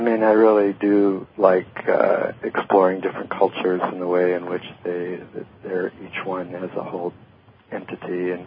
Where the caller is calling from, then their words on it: Portland, Oregon, United States; I am currently in Portland, Oregon.